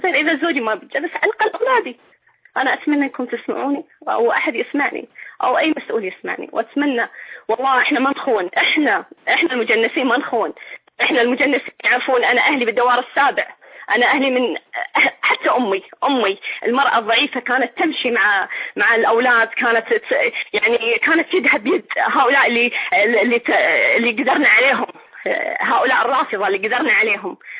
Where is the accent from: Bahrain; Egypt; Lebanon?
Bahrain; أنا مواطنة، ما راح يعني أقول لك أنا مجنسة، بس أنا بحرينية مواطنة